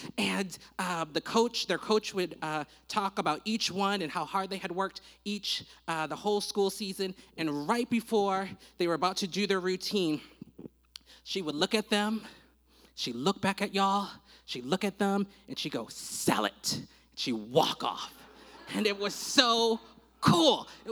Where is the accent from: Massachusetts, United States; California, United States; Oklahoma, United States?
Oklahoma, United States; Now, growing up in Oklahoma, especially in high school, life was rough.